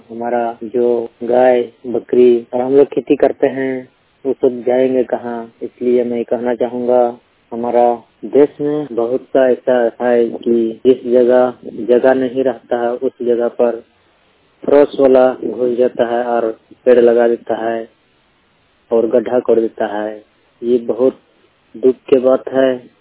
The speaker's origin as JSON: {"language": "Hindi", "town": "Ralibira", "country": "India", "tie": "born or raised there", "said": "जो हमारा ग्राम रालीबिरा में"}